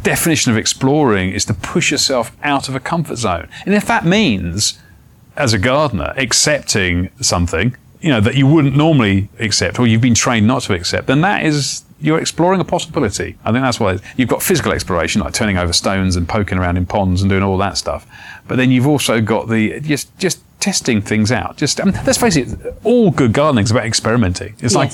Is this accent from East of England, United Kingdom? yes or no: no; South East England, United Kingdom; I grew up in East Sussex. I moved to the West Country for university.